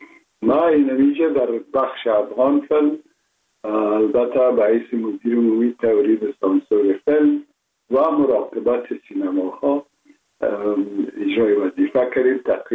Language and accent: Persian; Kabul, Afghanistan; born there